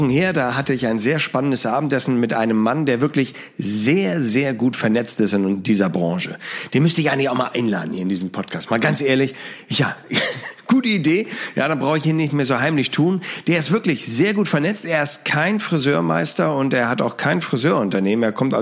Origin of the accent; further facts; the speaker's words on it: Hamburg, Germany; Ich komme aus Hamburg, ich lebe nicht in den Alpen und ich bin auch kein Skifahrer